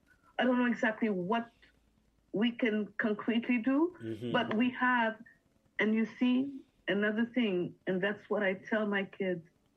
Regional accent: Montreal, Quebec, Canada; We grew up, and we grew up in Outremont.

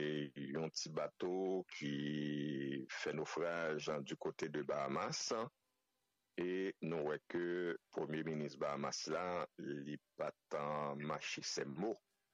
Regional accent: Haiti; c'est une grande tristesse en tant qu'haïtien

